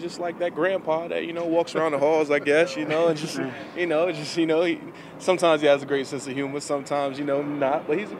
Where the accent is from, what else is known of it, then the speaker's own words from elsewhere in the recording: Queens, New York, United States; I'm not from Flushing. I'm from Jamaica, Queens.